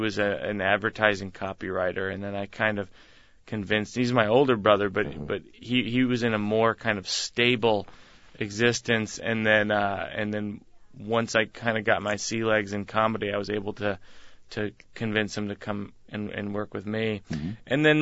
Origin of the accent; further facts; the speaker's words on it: Massachusetts, United States; I grew up in Massachusetts when I was in high school